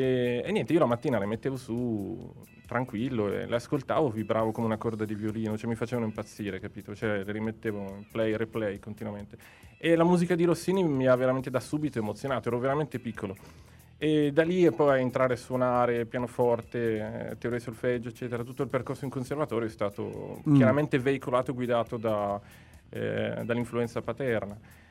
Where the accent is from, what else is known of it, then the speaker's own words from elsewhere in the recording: Cernusco sul Naviglio, Lombardy, Italy; born there; sono nato a Cernusco, quindi